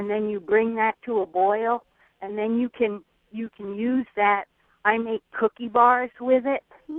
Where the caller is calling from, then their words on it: West Tisbury, Massachusetts, United States; I'm calling from West Tisbury